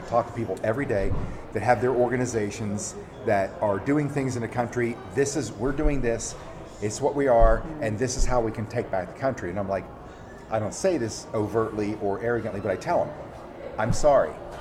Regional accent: Pennsylvania, United States; My hometown, my home county, Clearfield County, Pennsylvania

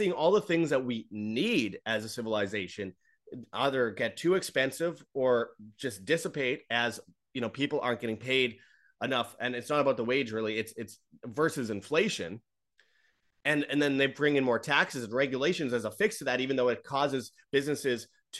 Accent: Winnipeg, Manitoba, Canada; from Winnipeg, Canada, my hometown

